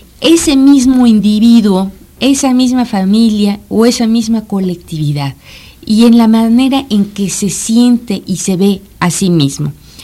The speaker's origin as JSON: {"language": "Spanish", "country": "Mexico", "said": "todos somos mexicanos, todos tenemos una cierta identidad que nos refleja y que nos envía una imagen de lo que somos."}